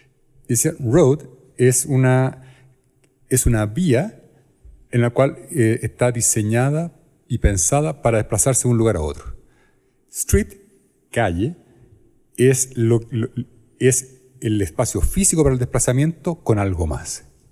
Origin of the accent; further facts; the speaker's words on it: Chile; born there; o al menos en mi país natal, Chile.